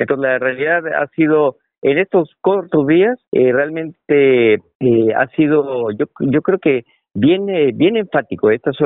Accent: Mexico; now in Chile; yo siendo mexicano

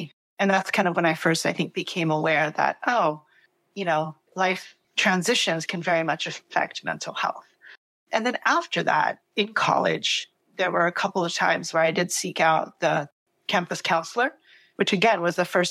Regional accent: Austin, Texas, United States; I am from Austin, Texas.

